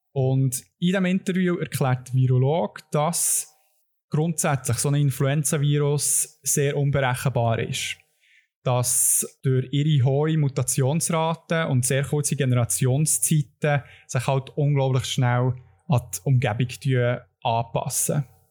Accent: Bern, Switzerland; jetzt gerade als Berner selber.

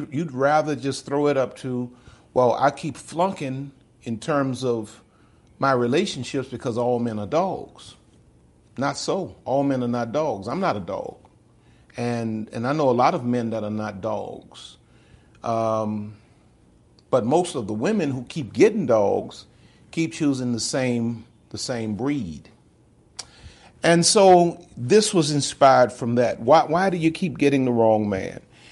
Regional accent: the South, United States; I'm from the South.

